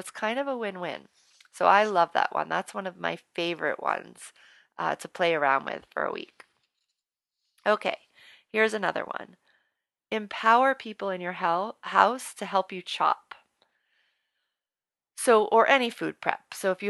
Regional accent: New Orleans, Louisiana, United States; And I grew up in New Orleans, so there was no shortage of fun events happening.

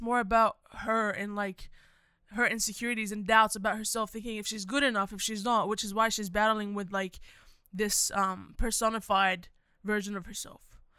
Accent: Palestine; now in Australia; I want to say Australia, because I know that they're looking for another answer. But I don't say Australia, and I say I'm Palestinian, because I am.

